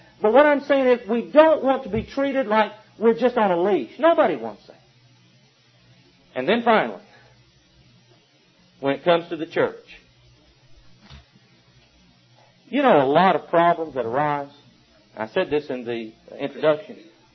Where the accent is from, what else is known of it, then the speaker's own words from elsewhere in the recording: Alabama, United States; I don't want people treating me odd because I'm from Alabama. I don't want them treating me odd because of the way I talk.